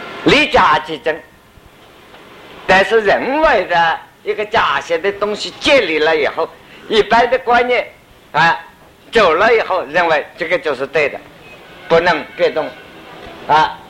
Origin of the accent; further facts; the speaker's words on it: China; 我们中国人现在叫它手表